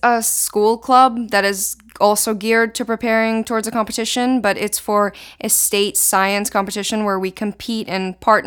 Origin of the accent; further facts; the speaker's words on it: Israel; first language Hebrew; English is a second language; My first language is Hebrew. I'm from Israel.